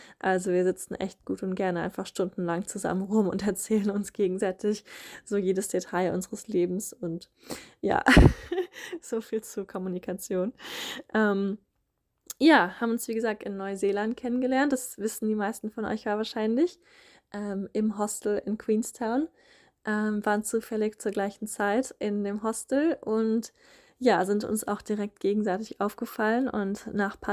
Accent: Germany; moved away; wir zusammen nach Deutschland fliegen und dann den Spieß umdrehen. Und genau, dann werde ich eben

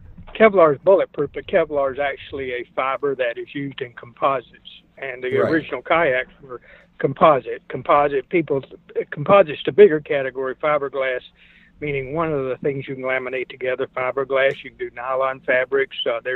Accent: South Carolina, United States; Well, I grew up in South Carolina. Went to Clemson University, got a degree in electrical engineering

